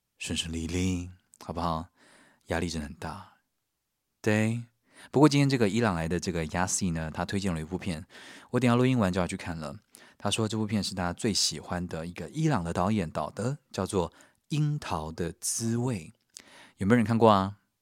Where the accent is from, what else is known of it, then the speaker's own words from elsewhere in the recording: Taiwan; 我就说：“我从台湾来的啊。”